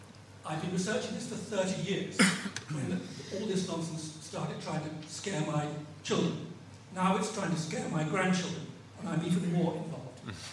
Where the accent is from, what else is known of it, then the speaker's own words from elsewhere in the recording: Yorkshire and the Humber, United Kingdom; born there; now in Faversham, United Kingdom; 60 years after the 53 flood, just before I was born in Yorkshire, there was another flood.